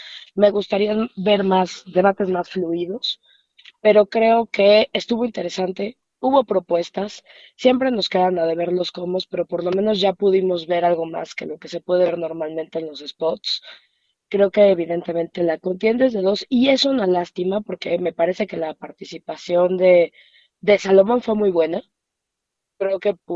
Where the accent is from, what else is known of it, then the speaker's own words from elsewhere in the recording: Mexico City, Mexico; además, como chilango, pues es el lugar en el que vivimos y importa